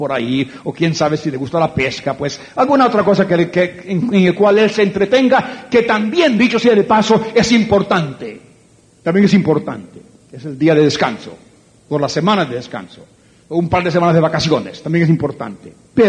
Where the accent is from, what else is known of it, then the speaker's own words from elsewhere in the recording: Puerto Rico; nací y me crié en Puerto Rico.